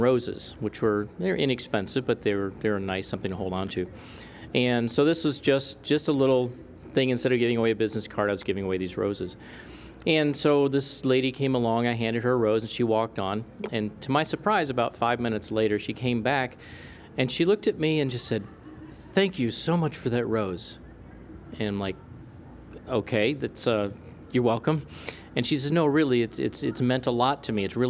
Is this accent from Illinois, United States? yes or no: yes; DeKalb, Illinois, United States; I was born and raised in DeKalb, Illinois.